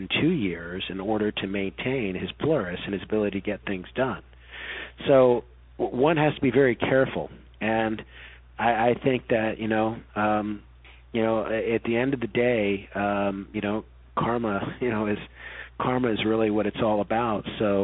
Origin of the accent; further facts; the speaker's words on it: United States; A, I'm an American